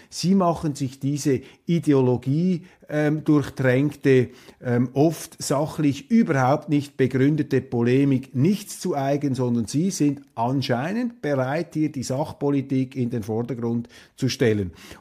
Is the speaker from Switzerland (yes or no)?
yes; Switzerland; Aber als Schweizer höre ich auch nicht alles.